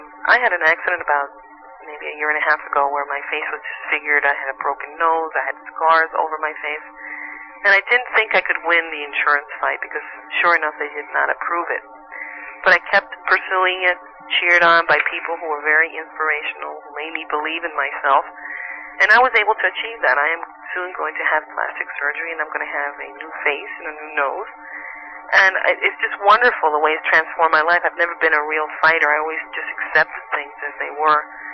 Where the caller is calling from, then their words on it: New York City, New York, United States; Hi, I'm calling from New York City.